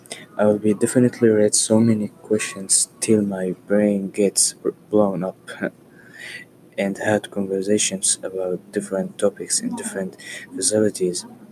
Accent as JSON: {"language": "English", "country": "Eritrea", "also_born_or_lived": "Kuwait", "said": "I am Eritrean and I was born in Kuwait. I speak Arabic in my home country."}